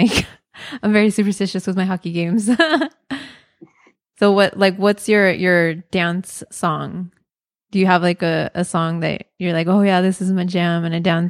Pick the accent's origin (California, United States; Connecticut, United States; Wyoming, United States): California, United States; I'm from California.